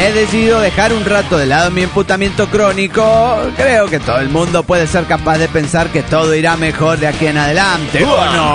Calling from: Spain; de Gran Lorenzo, España.

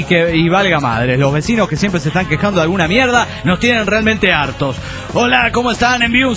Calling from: Buenos Aires, Argentina; de Buenos Aires, Argentina.

